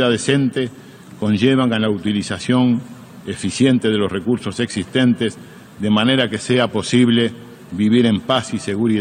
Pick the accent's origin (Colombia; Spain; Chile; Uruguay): Uruguay